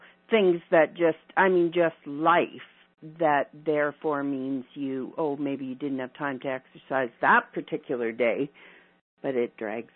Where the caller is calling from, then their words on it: Alberta, Canada; I'm from Alberta, Canada.